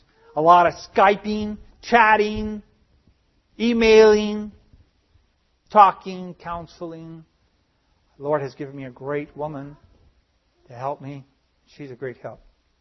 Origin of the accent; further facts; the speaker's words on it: California, United States; A little bit of Spanish, but not much. I know, I was raised in California. I should know it.